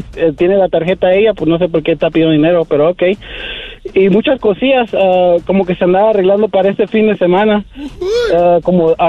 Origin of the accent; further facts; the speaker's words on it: Phoenix, Arizona, United States; De Phoenix, Arizona.